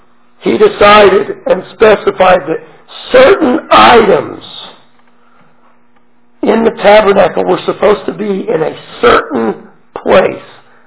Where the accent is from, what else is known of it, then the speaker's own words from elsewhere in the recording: Colorado, United States; Now, I'm from Colorado, and out there we have mountains, the Rockies, maybe you've heard of them.